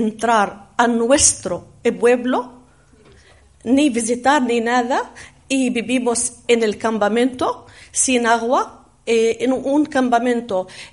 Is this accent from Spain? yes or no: no; Bethlehem, West Bank, Palestine; Spanish is a second language; Es muy dura y que el más duro vivir en Palestina, como yo tengo pueblo, tengo mi tierra, tengo la casa de mis padres